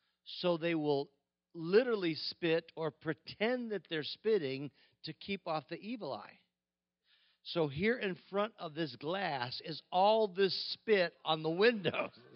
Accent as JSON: {"language": "English", "region": "Midwest", "country": "United States", "said": "And I'm from the Midwest. I think east is over in Pennsylvania someplace."}